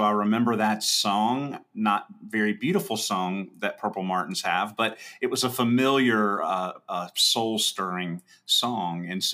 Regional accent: Louisiana, United States; I grew up in Louisiana, and my grandparents lived out in the country, and my grandfather had purple martins.

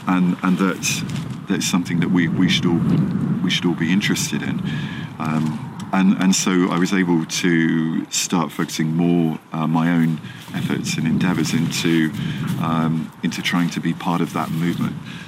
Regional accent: Exeter, South West England, United Kingdom; also born or lived in London; I'm from Exeter, so from the other end of the country, and ended up in London

